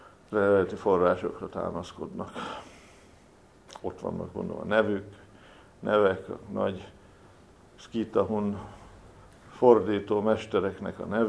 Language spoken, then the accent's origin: Hungarian; Hungary; most mi magyarok vagyunk, ugye hunok vagyunk, meg szkíták vagyunk